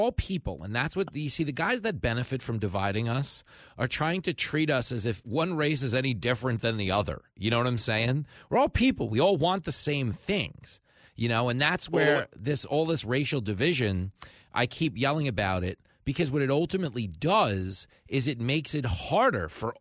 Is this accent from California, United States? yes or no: no; New York, United States; Like, I grew up in New York.